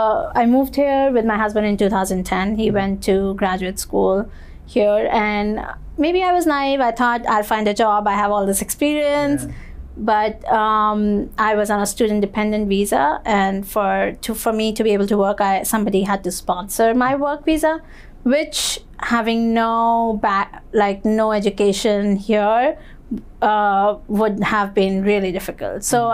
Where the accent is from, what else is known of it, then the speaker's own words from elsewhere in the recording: India; now in United States; I'm from India originally, and I work as a video producer here in the US.